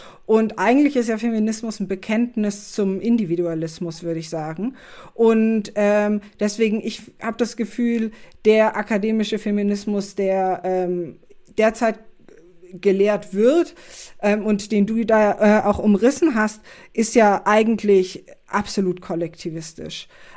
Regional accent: Bavaria, Germany; now in Berlin, Germany; Ich komme eigentlich aus Bayern

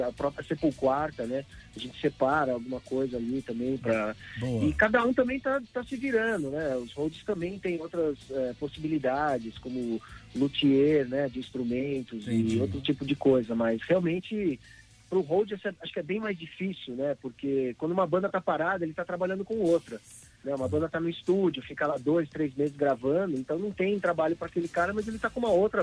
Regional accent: São Bernardo do Campo, São Paulo, Brazil; also born or lived in Minas Gerais; Eu sou de São Bernardo. Eu nasci em São Bernardo, no Hospital São Bernardo, e cresci os meus primeiros anos de vida em Rude Ramos.

